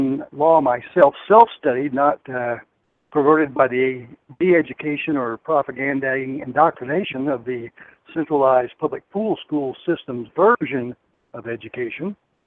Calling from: Las Vegas, Nevada, United States; Well, I am near Las Vegas, Nevada.

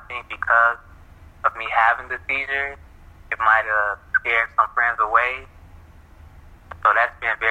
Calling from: Fairmont, South Carolina, United States; Calling from Fairmont, South Carolina.

